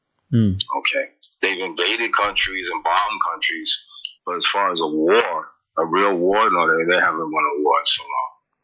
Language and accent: English; Pakistan; Yeah, but here we're Pakistani. We're not Muslim or Hindu or, you know, Christian. Over here is Pakistan.